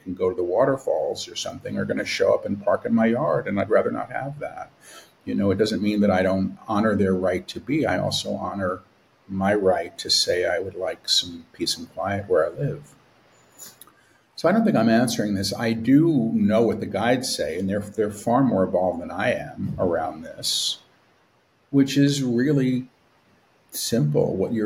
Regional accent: New York City, New York, United States; I was raised an atheist. You know, that's how I was raised in New York City.

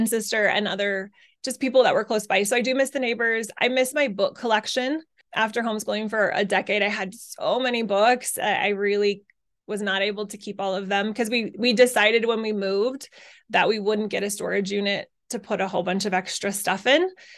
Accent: Utah, United States; So the reason we picked where we are was because I was raised in Utah

